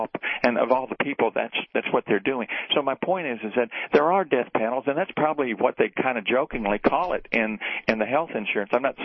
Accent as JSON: {"language": "English", "region": "Kentucky", "country": "United States", "said": "Hey, I'm from Kentucky also, so there's three of us."}